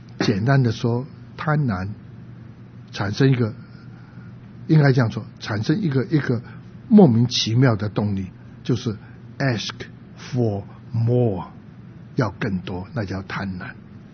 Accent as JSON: {"language": "Chinese", "country": "China", "said": "我们中国人不吃这个，你怎么吃牛肉？"}